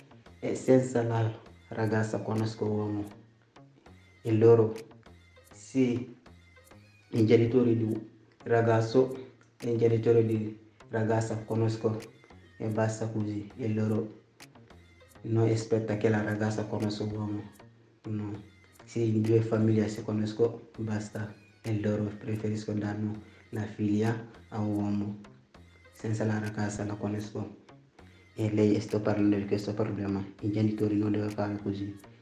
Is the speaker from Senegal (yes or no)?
yes; Senegal; Italian is a second language; vengo dal Senegal.